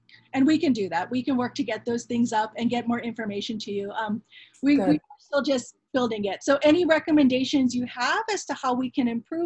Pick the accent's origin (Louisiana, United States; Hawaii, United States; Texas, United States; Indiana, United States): Hawaii, United States; Mililani; And I should just say, I grew up in Mililani, so I'm a big fan of Wahiawa's food.